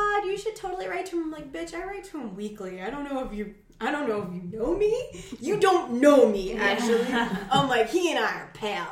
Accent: Iceland; And I'm from Iceland.

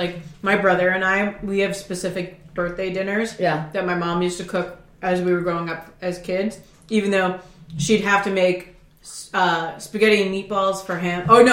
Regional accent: Ireland; even though I'm Irish, we don't care for boiled dinner.

